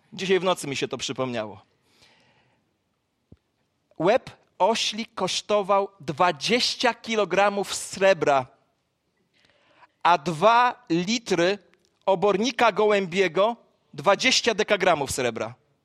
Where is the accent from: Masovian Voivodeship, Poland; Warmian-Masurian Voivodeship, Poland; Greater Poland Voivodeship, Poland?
Masovian Voivodeship, Poland; Gąsocin; Ja jestem z Gąsocina, rodak dzisiaj, mam rodaka tutaj na nabożeństwie